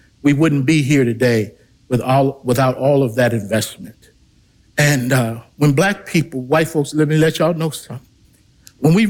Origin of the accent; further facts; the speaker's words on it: Baltimore, Maryland, United States; now in Nashville, United States; I'm from Baltimore, man. I ain't coming on Nashville.